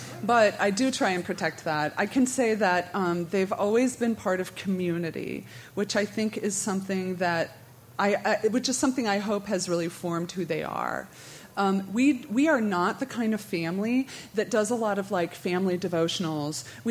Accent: Aurora, Colorado, United States; And we're not from New Orleans. We're from Aurora, which is a suburb of Denver.

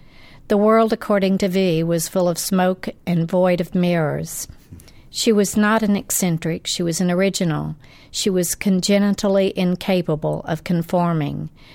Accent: Arkansas, United States; I didn't grow up in this town. I grew up in the Arkansas Ozarks, which was all white to begin with, except for a small pocket of African Americans in Fayetteville, where the university was.

